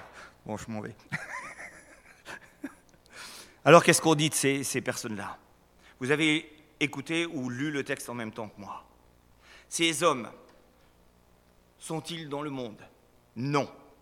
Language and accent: French; France; Moi, en tant que bon Français, de temps en temps, j'ai envie de râler.